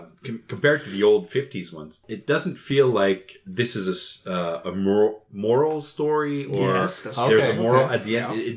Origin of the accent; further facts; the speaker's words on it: Canada; Mike, we are Canadian. It's a boot.